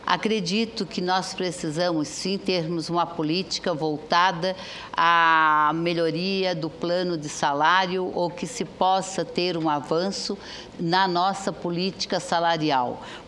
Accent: Santa Catarina, Brazil; Eu, como professora, como catarinense, eu me sinto na obrigação de discordar em alguns pontos

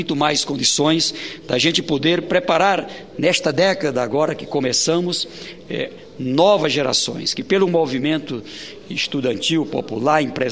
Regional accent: Brazil; born there; perceber que o mundo era muito maior do que o Vale do Fidalgo, onde eu nasci

